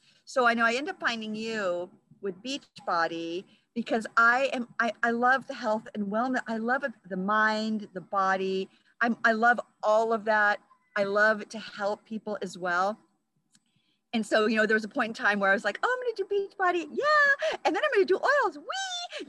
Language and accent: English; Arizona, United States; I used to live in Arizona. When I was raised in Arizona.